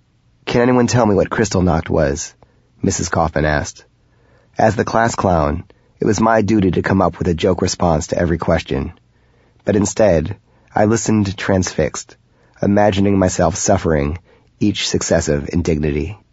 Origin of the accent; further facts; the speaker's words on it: Northern United States, United States; After all, growing up in the North, we never thought of ourselves as Northerners. We were simply Americans.